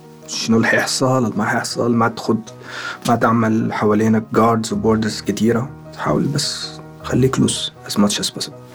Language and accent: Arabic; Sudan; moved away as an adult; now in United Arab Emirates; أنا اتولدت وعشت في السودان، وفي حياتي ما طلعت من السودان إلا هنا ده على الإمارات